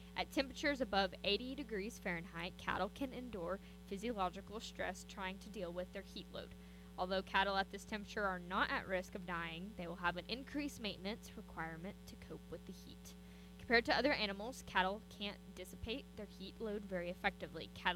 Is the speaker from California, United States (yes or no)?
no; Elk City, Oklahoma, United States; She's originally, we grew up together here in Elk City, went to elementary school together.